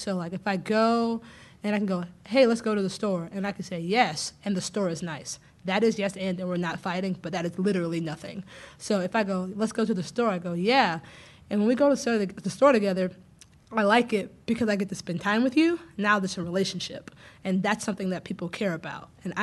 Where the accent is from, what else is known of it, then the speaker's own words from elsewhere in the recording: the South, United States; My family, I'm from the South, and like that's how you...